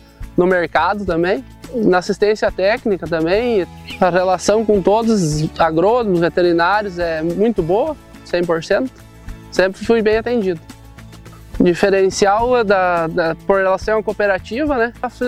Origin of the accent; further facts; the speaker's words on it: Campos Borges, Rio Grande do Sul, Brazil; sou aqui de São José, localidade aqui do interior de Campos Borges, associado à unidade da Cotriel de Campos Borges.